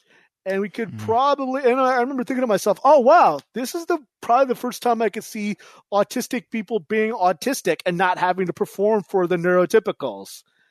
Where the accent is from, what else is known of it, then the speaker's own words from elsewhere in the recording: California, United States; now in Washington, United States; I grew up in California, and I live in Washington, D.C.